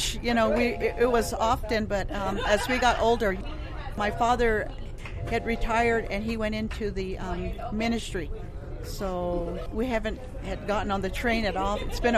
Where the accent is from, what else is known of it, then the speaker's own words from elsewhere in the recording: Barstow, California, United States; I was born and raised in Barstow, California. There was 9 of us children.